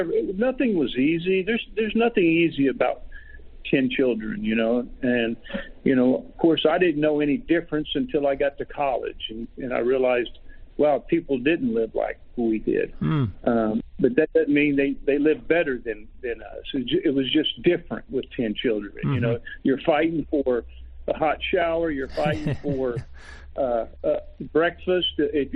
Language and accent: English; Del City, Oklahoma, United States; We grew up in Dell City, Oklahoma, like you said. I've been pretty fortunate that I've been able to stay here in the state.